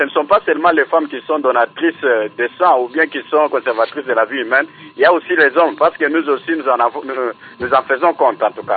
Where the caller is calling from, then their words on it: Kananga, Kasaï-Central, DR Congo; ici chez nous à Kananga